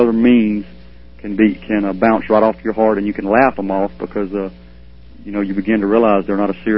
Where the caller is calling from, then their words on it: Louisiana, United States; Hi, Dr. Stan. I'm calling from Louisiana.